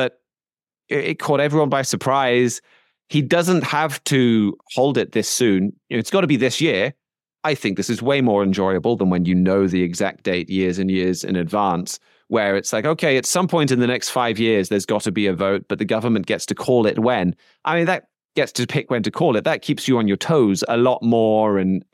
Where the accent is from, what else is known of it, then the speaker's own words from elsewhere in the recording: United Kingdom; sticks in my home country of the United Kingdom